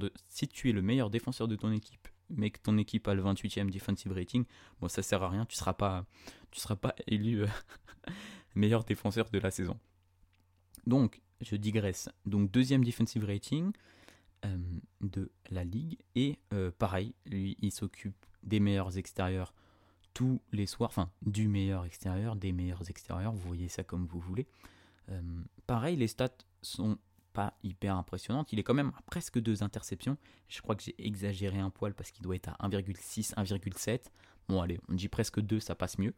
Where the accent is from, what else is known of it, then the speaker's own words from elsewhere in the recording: France; Je suis français, donc on est bien chauvin en France.